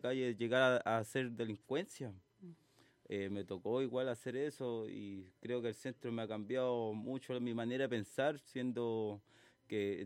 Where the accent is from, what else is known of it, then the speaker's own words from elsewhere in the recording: Santiago, Santiago Metropolitan Region, Chile; Por ejemplo, yo no tengo familiares cerca, yo soy de Santiago.